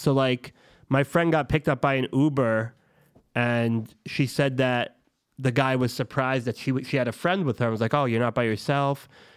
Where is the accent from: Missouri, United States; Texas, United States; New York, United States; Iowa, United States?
New York, United States; Brooklyn; I grew up in Mill Basin Marine Park, but my place now that I have to go pack up is in Sheepshead Bay.